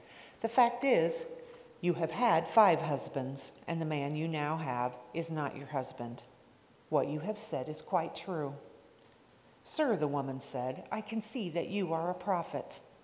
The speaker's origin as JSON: {"language": "English", "town": "Remington", "region": "Indiana", "country": "United States", "said": "And we come from Remington, Indiana, not too far from here."}